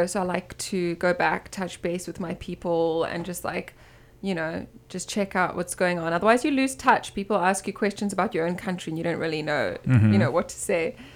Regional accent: South Africa; So I'm from South Africa. Surprisingly, we don't have lions and giraffes floating around the streets is what everyone thinks.

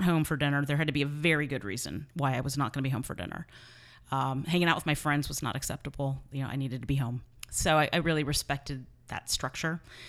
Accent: San Mateo, California, United States; I grew up in San Mateo

